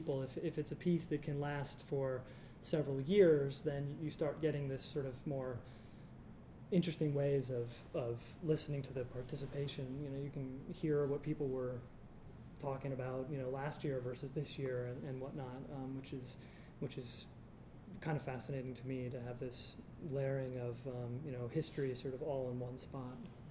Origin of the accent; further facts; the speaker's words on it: Boston, Massachusetts, United States; I mean, I'm from Boston, so it's not that cold to walk outside around here